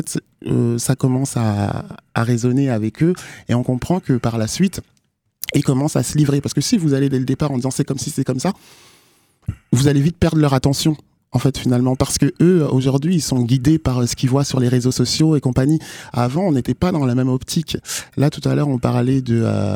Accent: Nancy, Grand Est, France; Parce que moi, bon, je suis de Nancy, j'ai grandi à Nancy.

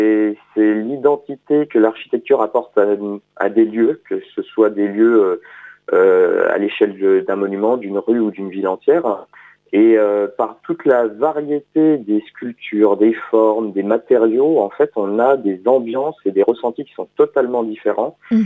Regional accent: Dijon, Bourgogne-Franche-Comté, France; comme je suis originaire de Dijon, j'avais étudié la ville historique

